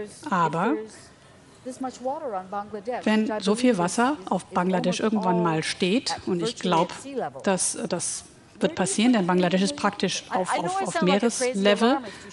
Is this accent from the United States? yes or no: yes; United States; now in Europe; Ich mag mein Land natürlich. Ich bin ja Amerikanerin, das wird sich auch nicht ändern.